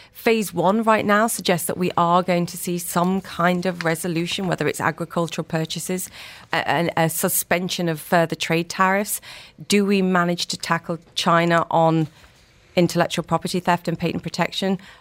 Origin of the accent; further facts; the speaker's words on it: United Kingdom; I say that as a Brit